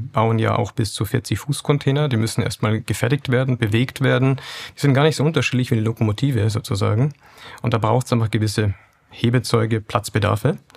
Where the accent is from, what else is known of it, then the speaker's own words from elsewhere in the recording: Bavaria, Germany; ich komme ja aus Bayern